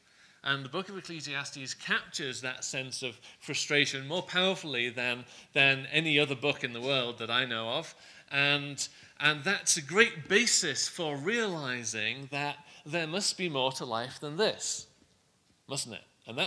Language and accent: English; England, United Kingdom; now in United States; As you can tell, I'm from England originally, as is Anita, my wife, and we've been in the U.S. about 5 years.